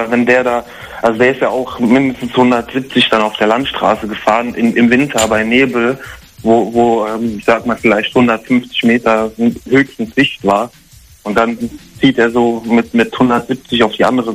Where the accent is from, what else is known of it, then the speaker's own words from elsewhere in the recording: Trier, Rhineland-Palatinate, Germany; now in Duisburg, Germany; Und zwar, ich bin ja damals aus meiner Heimatstadt Trier weggezogen nach Duisburg und da habe ich eine Zeit lang gewohnt